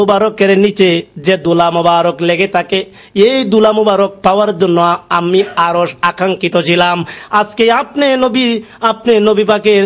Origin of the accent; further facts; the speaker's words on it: Kuliarchar, Dhaka Division, Bangladesh; আমাদের কিশোরগঞ্জ উপজেলা কুঠিয়াদি উপজেলাতে, আমার বাড়ি কুঠিয়াদি উপজেলাতে